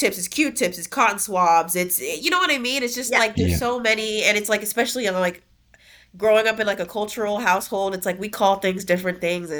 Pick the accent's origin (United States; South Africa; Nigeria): Nigeria; Oh, as a Nigerian